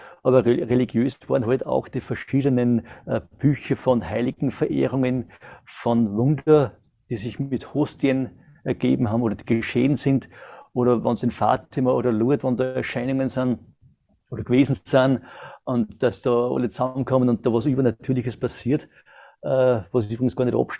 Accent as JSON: {"language": "German", "country": "Austria", "tie": "born or raised there", "said": "bin 1970 geboren in Österreich, habe die ganzen Pflichtschulen alles dort absolviert"}